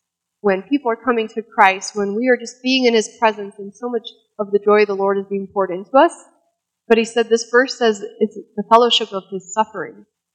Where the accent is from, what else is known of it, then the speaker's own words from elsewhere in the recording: United States; I'm the American. I have a car. I've always had a washing machine, you know. I have not had the same life experience growing up.